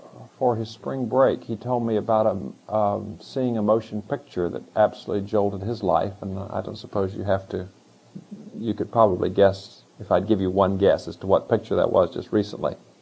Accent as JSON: {"language": "English", "region": "Texas", "country": "United States", "tie": "born or raised there", "said": "No, I grew up in Texas. That was tough, but it wasn't, you know, it wasn't Africa."}